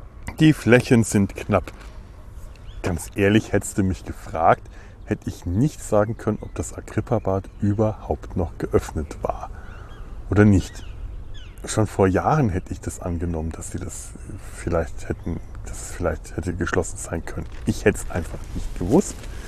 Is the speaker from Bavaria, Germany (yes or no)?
yes; Bavaria, Germany; now in Cologne, Germany; ich ja schon wirklich früher mal gedacht habe, dass ich alle Verbindungen zu meiner alten Heimat Bayern und Franken weit hinter mir gelassen habe.